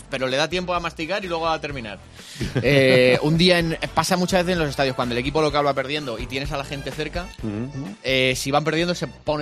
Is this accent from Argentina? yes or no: no; Carranque, Castilla-La Mancha, Spain; Se llama Josué, es el cura de Carranque